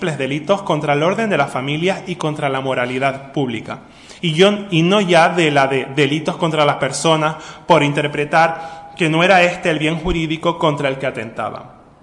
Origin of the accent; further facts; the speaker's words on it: Canary Islands, Spain; aunque yo soy de Canarias